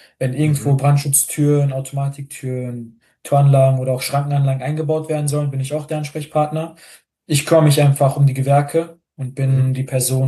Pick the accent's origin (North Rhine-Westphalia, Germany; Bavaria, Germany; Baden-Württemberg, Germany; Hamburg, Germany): North Rhine-Westphalia, Germany; ich komme aus dem Ruhrgebiet